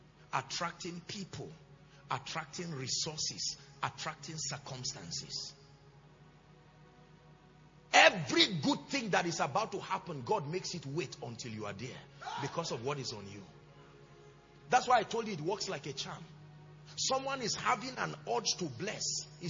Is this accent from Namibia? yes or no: no; Nigeria; I'm a Nigerian. I love my country.